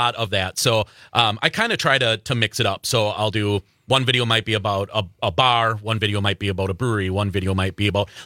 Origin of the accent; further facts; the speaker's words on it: Wisconsin, United States; growing up in Wisconsin, a lot of people tend to say, you know, oh, there's nothing to do.